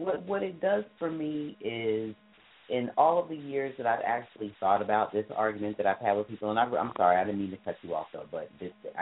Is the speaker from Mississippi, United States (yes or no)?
no; Virginia, United States; also born or lived in Texas; I'm born and raised in Texas until I was 12, and then I lived in Virginia afterwards. So that's where I quote unquote grew up. You know, I grew up longer than when I was living in Texas.